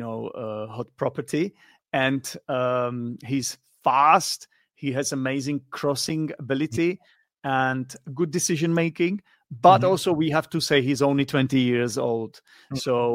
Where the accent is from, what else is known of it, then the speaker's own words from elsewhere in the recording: Czechia; English is a second language; I'm from the Czech Republic.